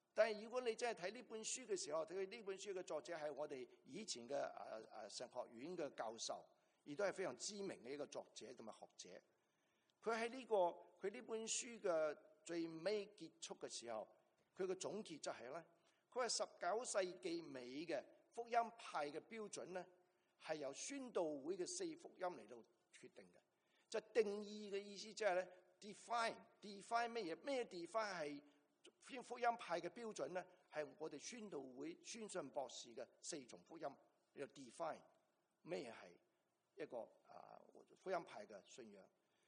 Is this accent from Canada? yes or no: yes; Canada; 所以我哋加拿大人啊，对于中国人好有心嘅。